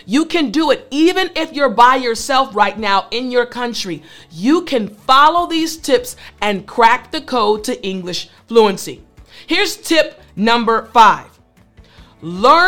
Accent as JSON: {"language": "English", "country": "United States", "said": "Because we're American, I can be more comfortable as far as the way that I'm speaking."}